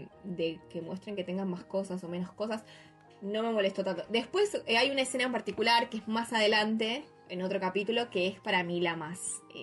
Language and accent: Spanish; Argentina; Se renota que somos argentinos, se renota.